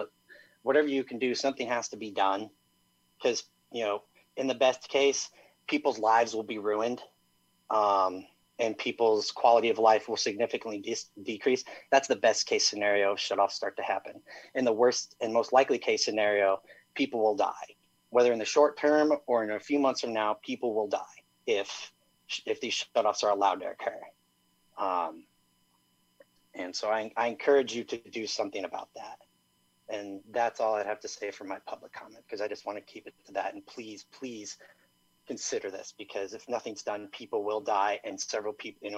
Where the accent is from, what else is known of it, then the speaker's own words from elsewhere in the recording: Ogden, Illinois, United States; I'm from Ogden, Illinois.